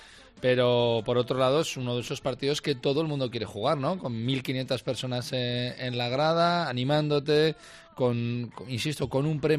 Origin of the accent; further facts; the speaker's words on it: El Burgo de Ebro, Aragon, Spain; Somos más del Burgo, de Ebro, sí.